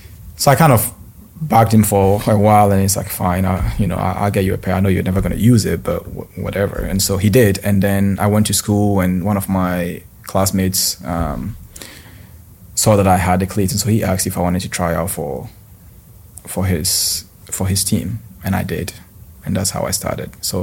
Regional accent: Ghana; moved away; growing up in Ghana, and I loved it. You know, I miss it a lot because I don't live there anymore

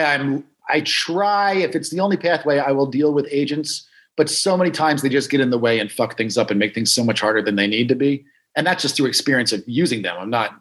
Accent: Hudson Valley, New York, United States; man, that's wild because I grew up in the Hudson Valley.

